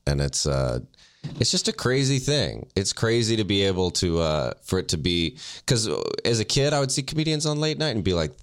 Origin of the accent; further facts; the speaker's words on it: the South, United States; it's really just that I'm from the South and I treat everybody like they have a gun